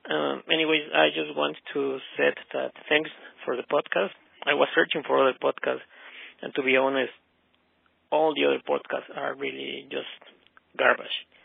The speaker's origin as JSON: {"language": "English", "country": "Mexico", "second_language": "English", "said": "by the way … from Mexico."}